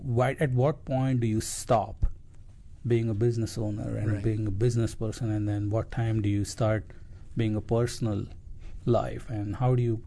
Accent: Nagpur, Maharashtra, India; moved away as an adult; also born or lived in Mumbai; I grew up in India, in a small city called Nagpur.

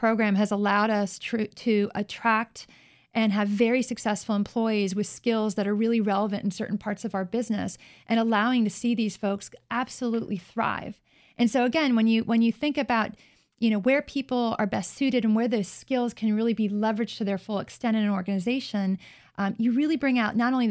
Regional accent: Fairfax, Virginia, United States; I grew up in Fairfax, Virginia.

